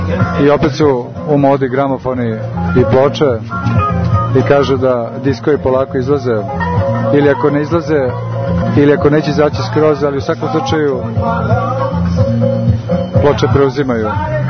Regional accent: Belgrade, Serbia; now in Ostrog, Montenegro; Ja sam rodom iz Beograda, živim u manastiru Ostrog u Crne Gore.

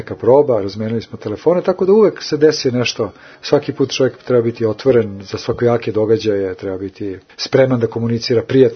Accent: Belgrade, Serbia; Evo ja sam se sada vratio u Beograd, ponovo moj rodni grad, tu sam kod majke u stanu gdje obično dođem, odsednem kad tako budem u Beogradu

